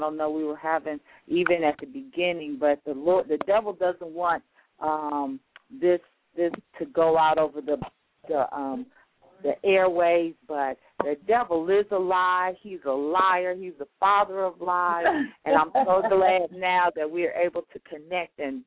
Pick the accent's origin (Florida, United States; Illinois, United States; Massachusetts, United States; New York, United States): Illinois, United States; Chicago; I guess because I've been away now, because I grew up in Chicago, and I lived in the Chatham area of Chicago, for any of my listeners that are familiar with the Chicagoland area, and then later went to the Auburn area.